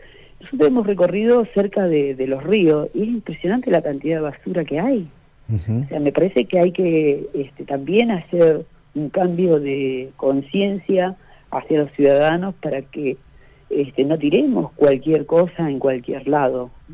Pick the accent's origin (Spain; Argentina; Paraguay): Argentina; Cutral Có, Neuquén; moved away; Yo vengo de la ciudad de Cutralcón, donde no tenemos río. Por supuesto que hace muchos años que no vivo allá, pero voy todo el tiempo